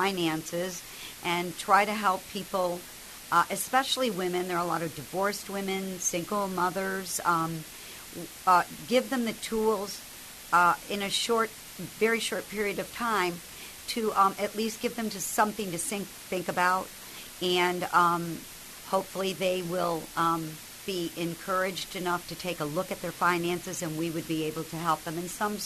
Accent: New York, United States; I came from New York. I was a child actress.

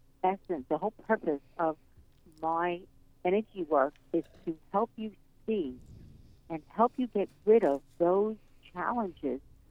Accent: Brooklyn, New York, United States; I was born in Coney Island in Brooklyn, mm-hmm. and my grandma was a healer. And I, growing up with my grandma up until the age of 18

